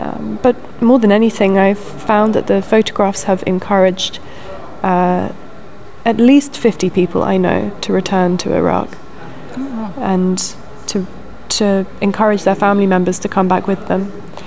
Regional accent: United Kingdom; certainly as a British person

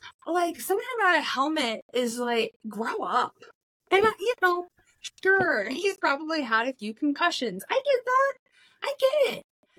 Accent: United States; And I'm doing my best, Kelly, but I am an American and I feel ride or die for Ireland.

